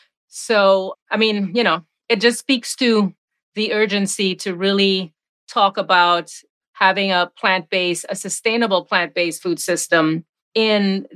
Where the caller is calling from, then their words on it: Florida, United States; I'm in South Florida.